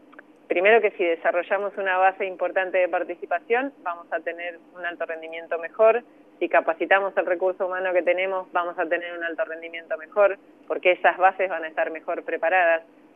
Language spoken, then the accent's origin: Spanish; Argentina; un fortalecedor de nuestra identidad también como argentinas y argentinos